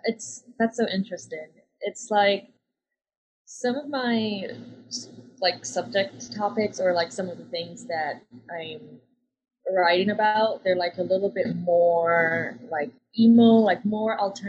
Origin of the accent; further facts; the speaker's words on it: Jamaica; growing up in Jamaica, obviously I'm still hearing like reggae music every day, and like ska